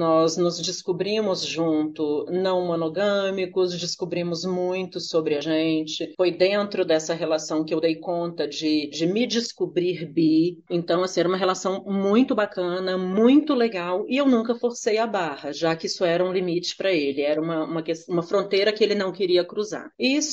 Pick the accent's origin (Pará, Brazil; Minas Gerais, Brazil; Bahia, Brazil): Minas Gerais, Brazil; Belo Horizonte; sou mineira de Belo Horizonte